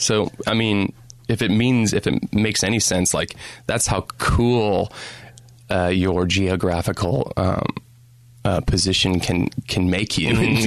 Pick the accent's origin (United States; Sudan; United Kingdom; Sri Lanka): United States; Midwest; But because we're from the Midwest